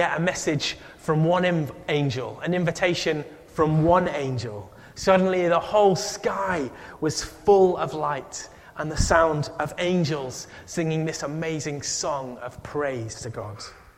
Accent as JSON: {"language": "English", "town": "Huddersfield", "region": "Yorkshire and the Humber", "country": "United Kingdom", "tie": "born or raised there", "lives_now": "Middlesbrough, United Kingdom", "said": "But growing up in Huddersfield and now living in Middlesbrough"}